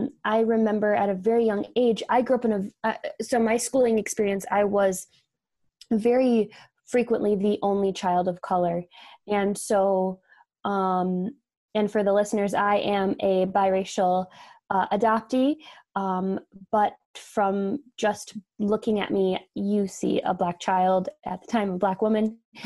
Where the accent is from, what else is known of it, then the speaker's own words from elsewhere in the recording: Michigan, United States; I grew up in Michigan. I kind of bopped around all throughout the state. So I did my elementary years in northern Michigan, which is very different than West Michigan, which is where I had my middle school and high school experience.